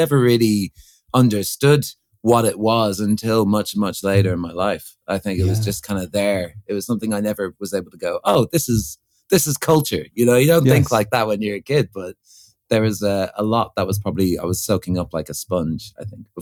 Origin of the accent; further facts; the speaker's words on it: Ireland; also born or lived in London; I moved to Ireland when I was two, so one and a half actually.